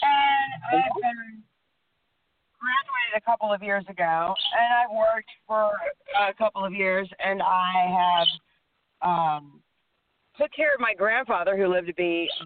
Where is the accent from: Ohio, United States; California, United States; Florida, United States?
Florida, United States; Naples; I'm from Naples, Florida.